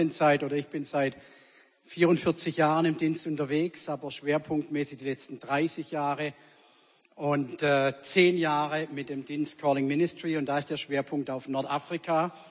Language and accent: German; South Germany, Germany; accent: Swabian; Ich war in einem christlichen Elternhaus aufgewachsen in Süddeutschland. Meine Frau sagt zwar, ich spreche kein Schwäbisch, aber für euch mag das so klingen, dass man das Schwäbisch durchhört.